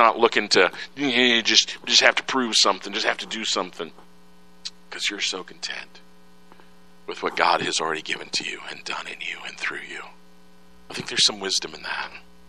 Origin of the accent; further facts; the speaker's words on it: Chicago, Illinois, United States; I grew up in Chicago with a big Shedd Aquarium there.